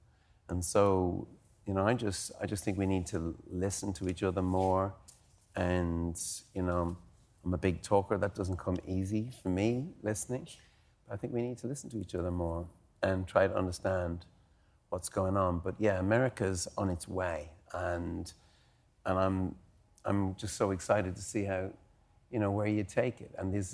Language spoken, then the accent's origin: English; Ireland; Because, you know, we're Irish people, you can guilt us into with other people.